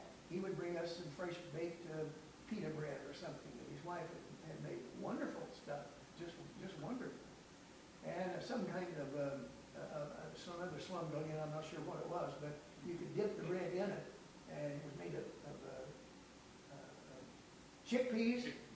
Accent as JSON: {"language": "English", "town": "Oblong", "region": "Illinois", "country": "United States", "said": "Bob and I are from the same county. He's from Hudsonville, Illinois. I was from Oblong."}